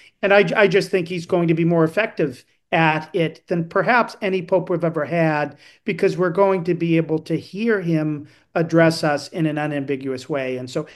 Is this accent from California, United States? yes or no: no; Boston, Massachusetts, United States; as a Bostonian, we don't have accents, everybody else has accents.